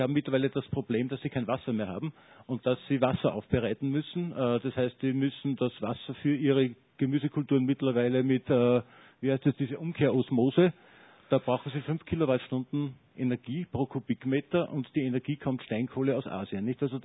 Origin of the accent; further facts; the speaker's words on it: Upper Austria, Austria; Ich bin Oberösterreicher